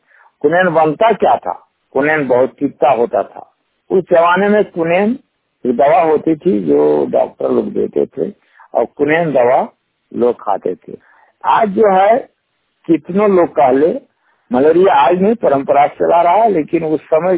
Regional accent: Gosaredi, Jharkhand, India; गोसारेड़ी, post Doranda, थाना धनवार, जिला गिरिडीह के निवासी हूँ।

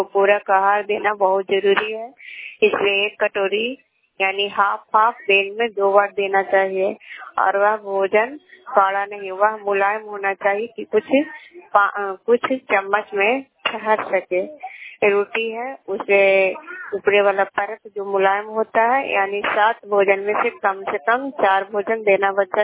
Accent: Pachloga, Bihar, India; हमारा जिला नालंदा है, ग्राम पोस्ट पचलोगा के रहने वाले हैं, इस्लामपुर प्रखंड के

